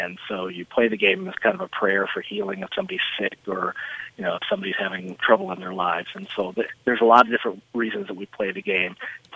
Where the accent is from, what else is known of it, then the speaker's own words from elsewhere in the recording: Oklahoma, United States; I'm Cherokee from Oklahoma.